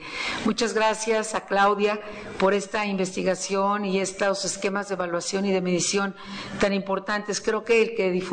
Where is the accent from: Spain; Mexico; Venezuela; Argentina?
Mexico